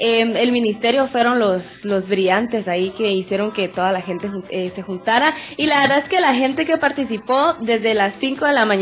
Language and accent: Spanish; Guatemala; Y más que todo que nos unamos más como guatemaltecos, porque todos somos pues, hermanos y somos iguales.